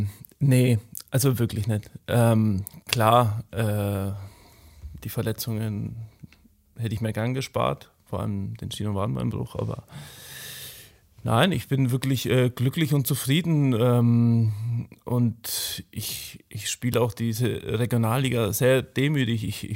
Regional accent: Bavaria, Germany; das sind einfach die zwei großen Vereine in meiner Heimat

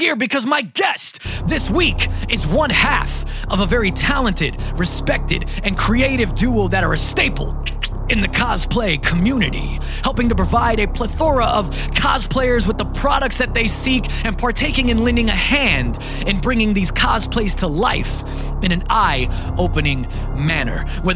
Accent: Brooklyn, New York, United States; As you guys may or may not know, I am from Brooklyn. My family is from Brooklyn.

